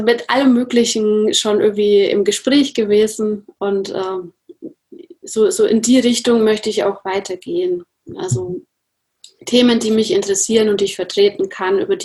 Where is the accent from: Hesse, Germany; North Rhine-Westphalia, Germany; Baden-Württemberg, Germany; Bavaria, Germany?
Bavaria, Germany; Nuremberg; Also ich komme aus Nürnberg.